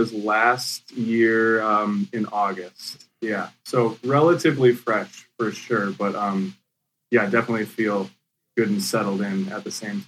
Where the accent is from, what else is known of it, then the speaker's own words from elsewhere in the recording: Wisconsin, United States; living and growing up in Wisconsin was heavy seasons. A lot of gray at certain times of the year.